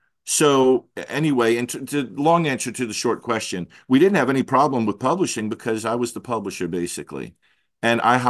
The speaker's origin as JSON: {"language": "English", "region": "New Jersey", "country": "United States", "tie": "born or raised there", "said": "if I'm this much of a Flip fan and I grew up in New Jersey and never heard of Flip till I was 53 years old"}